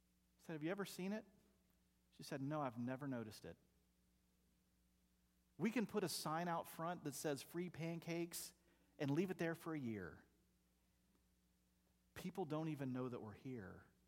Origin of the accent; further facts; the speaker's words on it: the South, United States; I'm from the South. If you're not sure what the word "y'all" is, that means everyone who drives past here.